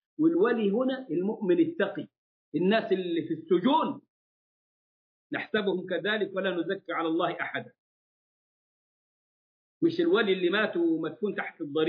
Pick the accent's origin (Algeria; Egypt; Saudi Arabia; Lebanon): Egypt; إحنا عندنا في مصر أرض أوقاف وقفت من أيام الحكم الملكي